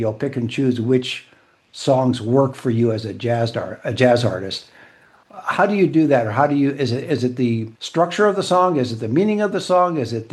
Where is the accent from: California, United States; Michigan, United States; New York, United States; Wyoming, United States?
New York, United States; Yes, you will. And as a New Yorker, you may.